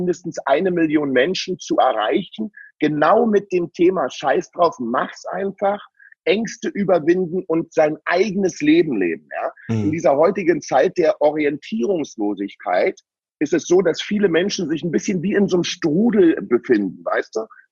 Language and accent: German; East Germany, Germany; Ich habe alles gekauft im Westen, ich war ja aus der DDR